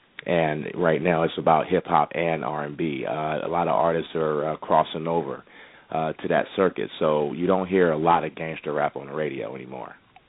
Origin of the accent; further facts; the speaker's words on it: Los Angeles, California, United States; now in Miami, United States; Live in Miami, Florida, originally from L.A.